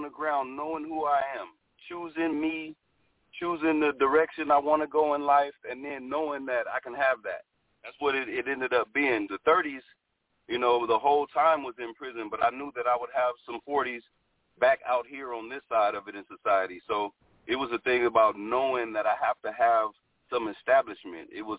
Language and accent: English; Los Angeles, California, United States; also born or lived in Lynwood; I was in Los Angeles. Yeah, Los Angeles. I was born in Linwood, but I grew up in Compton Watts, South Central area.